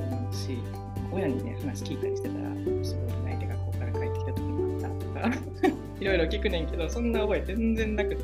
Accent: United States; now in Japan; 本帰ってきたら日本人だけど、まあ、日本で育った子たちとは違って、うん、やっぱりなんかアメリカ育ちの子みたいな感じだったから

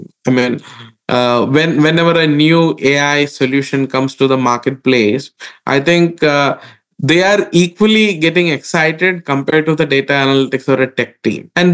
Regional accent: India; I grew up in India, and one of my leaders that I was always inspired by was

